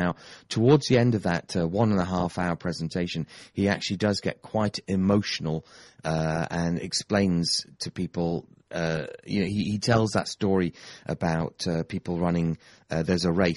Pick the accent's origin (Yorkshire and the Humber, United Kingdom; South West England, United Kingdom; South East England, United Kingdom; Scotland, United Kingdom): South West England, United Kingdom; Torquay; I come from Torquay, southwest of the UK, very, very close to Newton Abbott, come Exeter